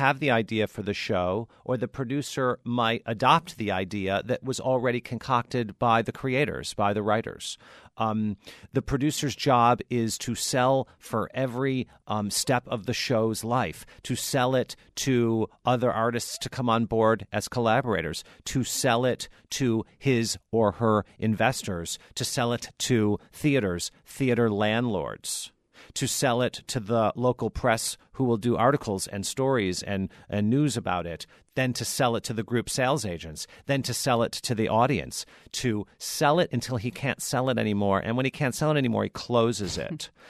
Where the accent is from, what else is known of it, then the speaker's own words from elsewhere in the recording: Detroit, Michigan, United States; I am from Detroit, Michigan myself.